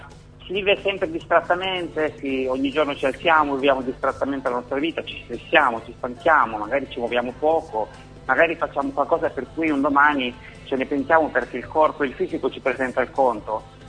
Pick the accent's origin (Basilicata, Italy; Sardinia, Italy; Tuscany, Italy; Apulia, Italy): Sardinia, Italy; La Maddalena; now in Bologna, Italy; io sono dell'Isola della Maddalena, sono qui in Sardo e poi Bologna mi ha adottato e a Bologna ho iniziato a scrivere musica.